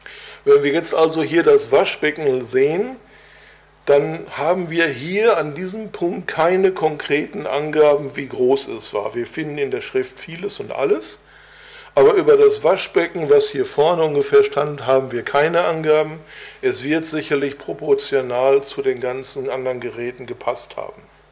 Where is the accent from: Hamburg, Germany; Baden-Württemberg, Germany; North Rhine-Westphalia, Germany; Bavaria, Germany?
North Rhine-Westphalia, Germany; Bochum; Als gebürtiger Bochumer aus Nordrhein-Westfalen kenne ich selbstverständlich das Stadtwappen von Bochum.